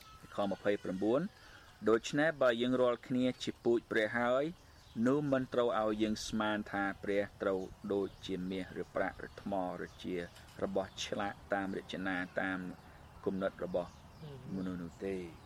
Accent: United States; ខ្ញុំមកពីអាមេរិក

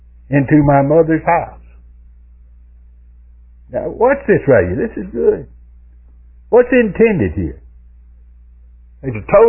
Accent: Douglasville, Georgia, United States; when I grew up down there on Spring Street in Douglasville, that little old house was no longer there.

